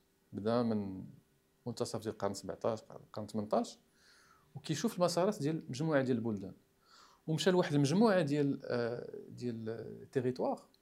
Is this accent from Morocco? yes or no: yes; Morocco; هذا من بين المشاكل اللي عندنا في المغرب